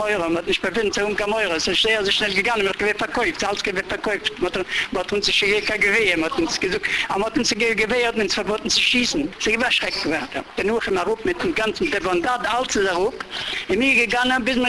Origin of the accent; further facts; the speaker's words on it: Germany; first language Yiddish; German is a second language; also born or lived in Łódź, Poland; Ich kenne Polnisch. Ja. Ich kenne noch Polnisch. Ich kenne Deutsch. Ich habe gelernt Deutsch noch vor dem Krieg. War nah vor gewesen. Aufgezogen in Deutschland. Ein Jüdischer, aber wir waren in Deutschland aufgezogen.